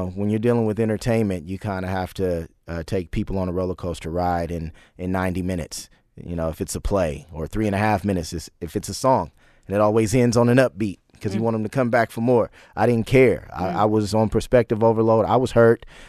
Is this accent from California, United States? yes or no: yes; Oakland, California, United States; also born or lived in Berkeley; I had the perspective from growing up in Oakland and Berkeley and the whole crack epidemic thing.